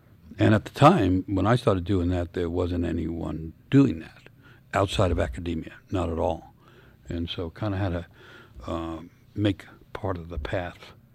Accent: New York City, New York, United States; I'm growing up in New York City, blue-collar neighborhood, which means poor people

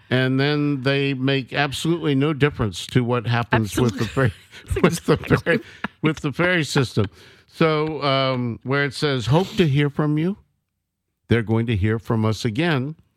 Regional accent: the South, United States; what you and I grew up with gizzards in the South.

